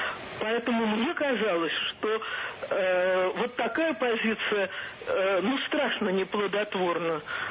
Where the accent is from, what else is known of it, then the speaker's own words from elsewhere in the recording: Moscow, Russia; я из Москвы.